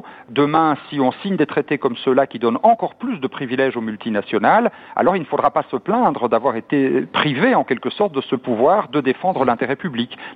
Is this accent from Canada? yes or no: no; Wallonia, Belgium; nous ne ratifierons pas, en tout cas chez nous en Wallonie, ce traité.